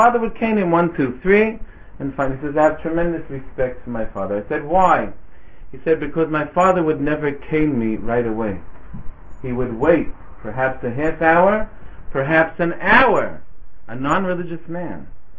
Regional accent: United States; Now, I'm originally from the States.

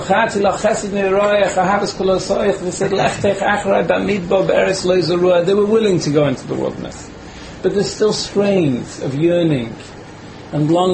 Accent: Manchester, North West England, United Kingdom; also born or lived in United States; I grew up here in England, in Manchester. Went on to yeshivas in America.

